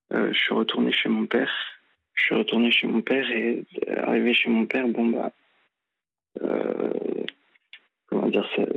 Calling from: Mont-de-Marsan, Nouvelle-Aquitaine, France; J'ai 22 ans, je suis de Mont-de-Marsan.

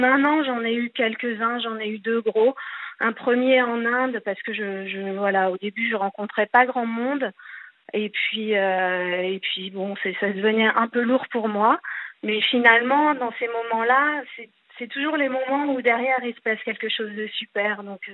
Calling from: Nantes, Pays de la Loire, France; J'ai 46 ans et je suis de Nantes.

